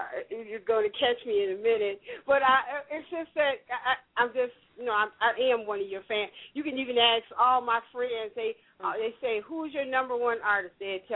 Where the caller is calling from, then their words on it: Chicago, Illinois, United States; I'm calling from Chicago.